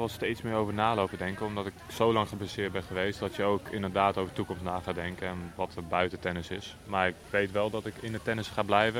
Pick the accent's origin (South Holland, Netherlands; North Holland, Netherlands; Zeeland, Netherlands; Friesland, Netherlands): Friesland, Netherlands; Leeuwarden; also born or lived in Groningen; Ik kom uit Groningen, maar ben wel opgegroeid in Leeuwarden.